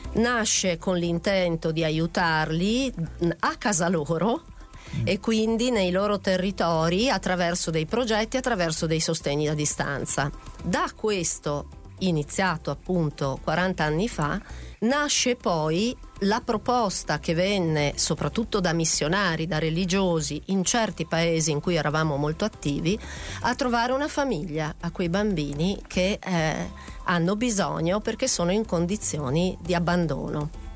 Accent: Turin, Piedmont, Italy; now in Trentino, Italy; Allora, intanto io sono una torinese piovuta in Trentino 30 anni fa

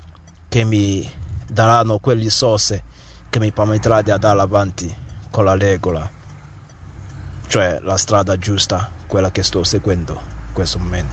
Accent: Biafra, Nigeria; vengo da Biafra.

